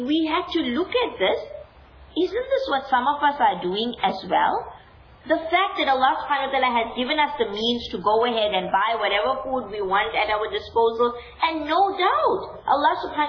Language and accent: English; India; And being Indian per se, what do we think about?